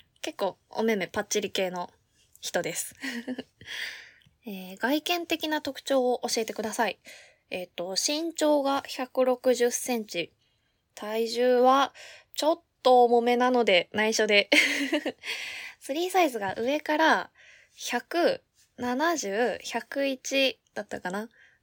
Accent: Saitama, Japan; 出身地、埼玉県です。生まれも育ちも埼玉になっております。

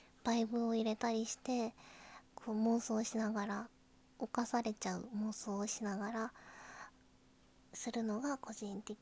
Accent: Kansai, Japan; 出身は関西です。

